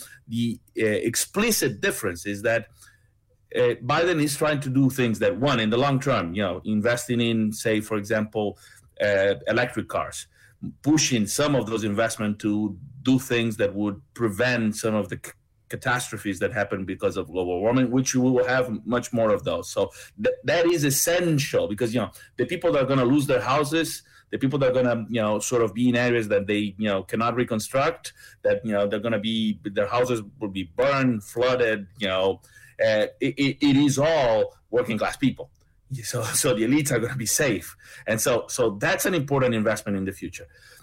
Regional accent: Argentina; English is a second language; I come from Latin America. We're dealing in Argentina with 200 and something percent.

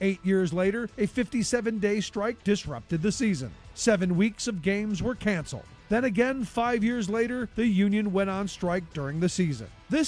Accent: Cleveland, Ohio, United States; As a kid growing up in Cleveland, you know, I got to do what I got to do.

